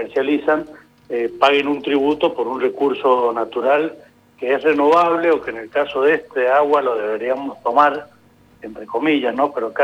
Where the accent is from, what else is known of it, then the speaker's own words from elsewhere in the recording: Tunuyán, Mendoza, Argentina; Yo que soy del Valle de Uco, soy de Tunuyán